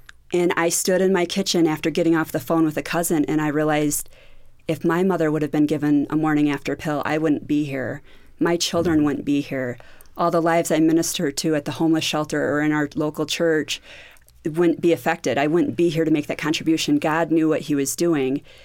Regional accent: Michigan, United States; I'm from Michigan.

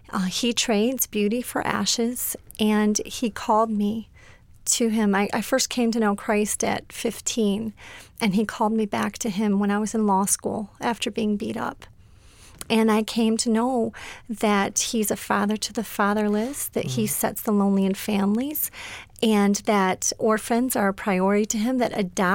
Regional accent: Michigan, United States; I'm from Michigan. My story is that I was adopted and raised in a secular Jewish home

